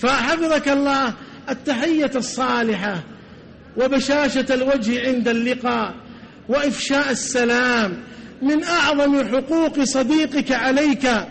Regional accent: Hejaz, Saudi Arabia; وعندنا في الحجاز باللغة العامية يقولون لاقيني ولا تغديني

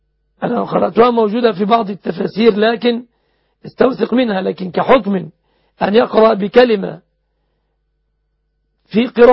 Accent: Egypt; في بلادنا مصر

